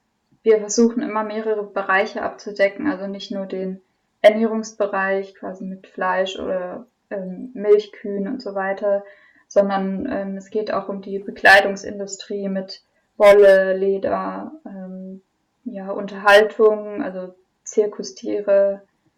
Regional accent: Baden-Württemberg, Germany; Ja, nee, ich komme aus Freiburg, also aus der Umgebung, aus einem kleinen Dorf, genau.

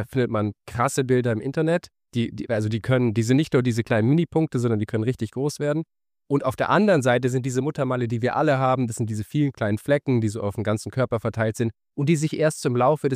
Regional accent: Munich, Bavaria, Germany; ich komme aus München

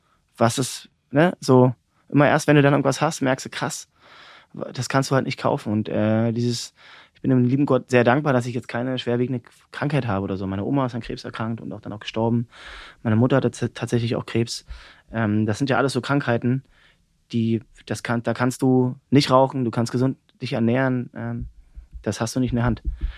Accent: Cottbus, Brandenburg, Germany; Cottbus. Meine Heimat, na klar.

